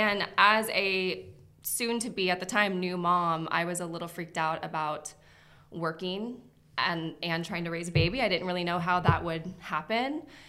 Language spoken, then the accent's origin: English; Scottsdale, Arizona, United States; now in Los Angeles, United States; So I grew up in Arizona, in Scottsdale. And I moved out to LA in 2010